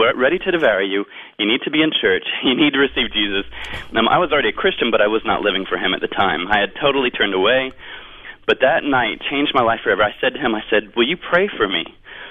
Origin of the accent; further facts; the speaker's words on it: Orlando, Florida, United States; I was downtown Orlando. I'm from Orlando, Florida.